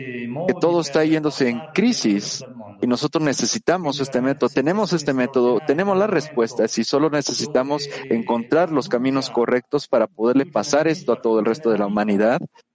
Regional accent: Italy; Así como los italianos siempre hacemos y queremos sacar nuestra felicidad de nuestro corazón para todos ustedes.

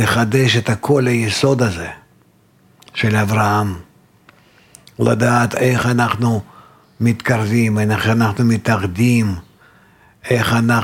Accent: Russia; now in Israel; אתה מתימן, אני מרוסיה, מצרפת, מאירופה

